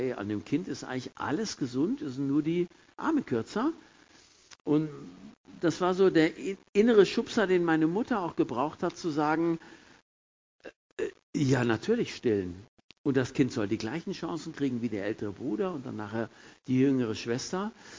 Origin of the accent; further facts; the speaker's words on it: Detmold, North Rhine-Westphalia, Germany; also born or lived in Dortmund; Ich bin in Dortmund auch zur Welt gekommen. Kann mich aber nur begrenzt daran erinnern, weil ich war da nur 2 Wochen. Und dann sind wir nach Detmold umgezogen